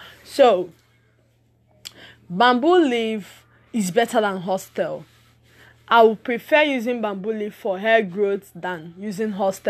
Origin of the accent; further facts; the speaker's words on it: Nigeria; the natural hair advocate. I'm a Nigerian.